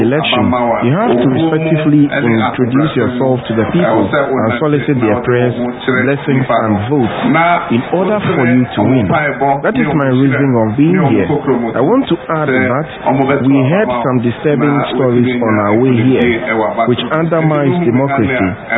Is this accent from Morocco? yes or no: no; Bole, Savannah Region, Ghana; he has been to my hometown, Bole, 3 times.